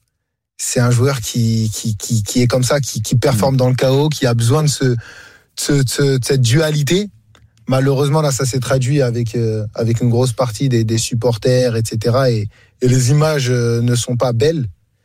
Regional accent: France; born there; Je suis né en France.

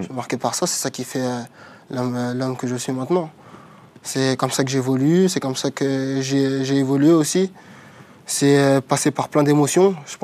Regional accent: Aubervilliers, Île-de-France, France; Moi, j'ai grandi à Aubervilliers. Je suis né à Aubervilliers. J'ai mon père et ma mère... qui ont habité à Aubervilliers. Donc du coup, j'ai fait toute mon enfance et même encore, j'y vais quasiment tous les jours

